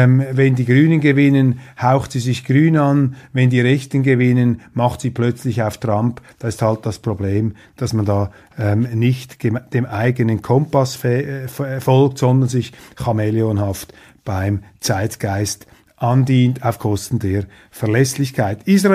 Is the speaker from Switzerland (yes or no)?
yes; Switzerland; So etwas würde ich sowieso nie machen als Schweizer Wahlbeobachter.